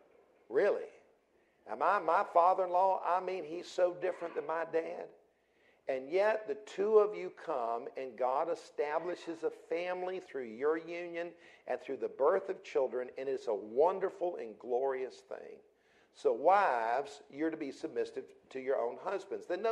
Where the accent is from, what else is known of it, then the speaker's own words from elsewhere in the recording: the South, United States; My wife and I come from the South.